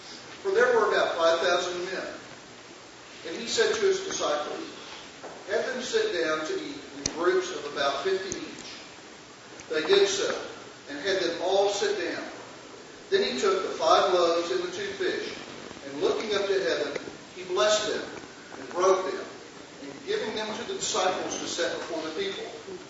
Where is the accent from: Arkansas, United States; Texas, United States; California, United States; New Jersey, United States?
Texas, United States; Irving; Okay, I'm from Irving.